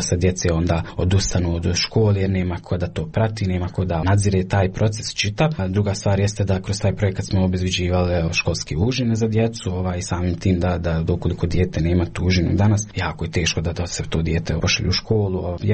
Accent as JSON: {"language": "Bosnian", "town": "Kakanj", "region": "Federation of Bosnia and Herzegovina", "country": "Bosnia & Herzegovina", "said": "dolazim iz Kaknje"}